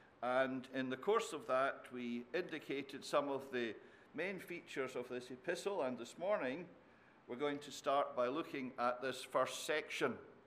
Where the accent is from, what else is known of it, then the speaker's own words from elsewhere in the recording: the South, United States; accent: southern; I tried to refrain from my poor southern accent in reading it